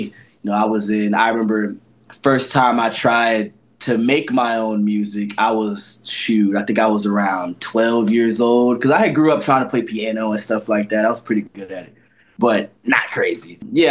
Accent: the South, United States; You know, I'm from the South in the U.S., so it's always a lot of music going on.

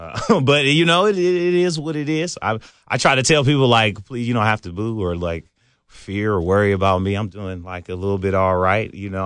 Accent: Oakland, California, United States; now in Los Angeles, United States; when I'm in San Francisco and I mention that I live in Los Angeles, but I'm from the Bay Area, it goes from yay to boo. Like I'll say, hey, I'm from Oakland.

